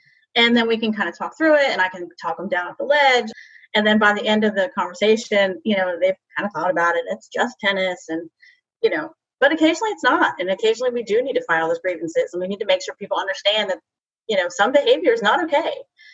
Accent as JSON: {"language": "English", "region": "New Jersey", "country": "United States", "said": "I'm from New Jersey."}